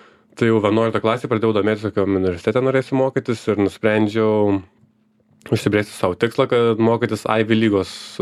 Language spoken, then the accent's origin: Lithuanian; Panevėžys, Panevėžys County, Lithuania; Aš esu iš Panevėžio, gimiau ir užaugau.